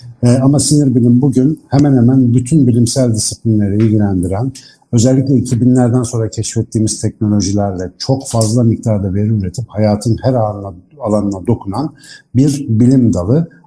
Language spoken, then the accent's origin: Turkish; Ankara, Turkey; Ankaralıyım. Üniversitede biyoloji okudum.